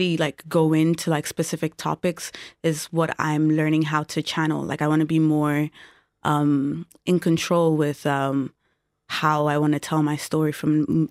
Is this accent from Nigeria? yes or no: yes; Nigeria; now in Ireland; me being like Nigerian, like coming here in Ireland, being black, a black woman as well